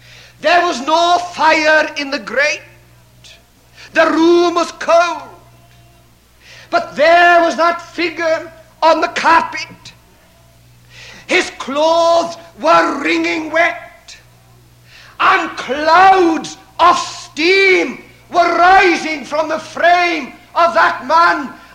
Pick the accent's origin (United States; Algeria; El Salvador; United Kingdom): United Kingdom; Llanelli, Wales; I was preaching in a convention in my hometown of Llanelli in South Wales.